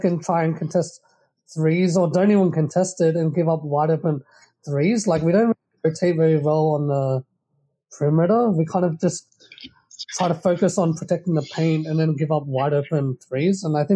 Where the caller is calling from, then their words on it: Sydney, New South Wales, Australia; So we're coming from Sydney. I live in this place called Olympic Park.